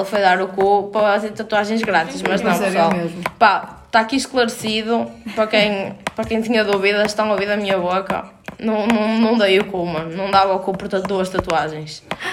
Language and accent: Portuguese; Porto, Portugal; Eu tenho 18 anos. E sou do Porto, obviamente.